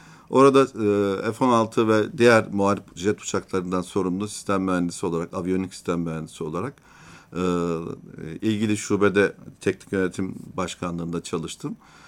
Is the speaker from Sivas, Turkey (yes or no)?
no; Afyonkarahisar, Turkey; Evet, ben memleketim Afyonkarahisar. Orada doğdum. İlk orta ve lise öğrenimimi orada tamamladım. Afyon Cumhuriyet Lisesi mezunuyum.